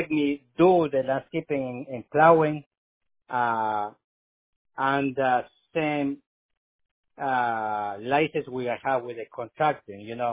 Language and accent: English; Ecuador; English is a second language; So let's put it Ecuador, because I'm from Ecuador.